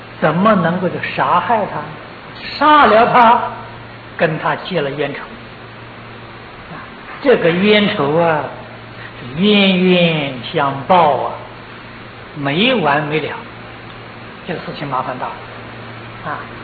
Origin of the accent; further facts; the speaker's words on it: Taiwan; 我们台湾人吃的肉食世界第一啊